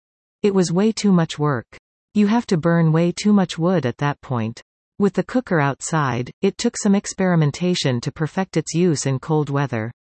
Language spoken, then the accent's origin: English; Timmins, Ontario, Canada; But my idea was that I'm from Timmins, born and raised, and we've never had anything up there that is special like that.